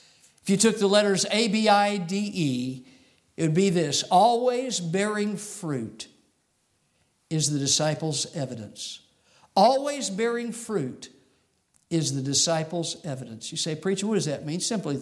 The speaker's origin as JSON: {"language": "English", "region": "Arizona", "country": "United States", "tie": "born or raised there", "also_born_or_lived": "Texas", "said": "So I grew up in Arizona and then was in Texas for a number of years"}